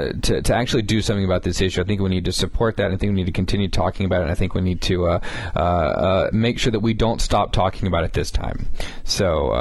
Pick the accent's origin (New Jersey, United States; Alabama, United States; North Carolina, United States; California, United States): Alabama, United States; Like, I grew up in Alabama. I got family that hunts.